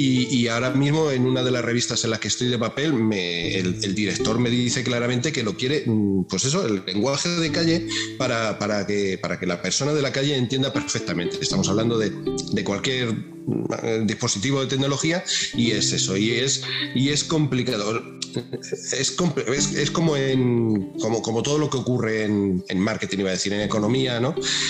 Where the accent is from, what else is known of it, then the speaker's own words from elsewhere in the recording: Madrid, Community of Madrid, Spain; born there; Estoy en el centro, estoy en Madrid. Nací en Madrid, Madrid y vivo en Madrid, sí.